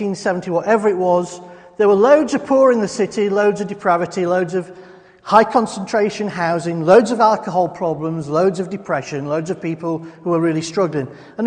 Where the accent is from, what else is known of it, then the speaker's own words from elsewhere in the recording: Yorkshire and the Humber, United Kingdom; So, being a Yorkshireman, I've got the gift of irritation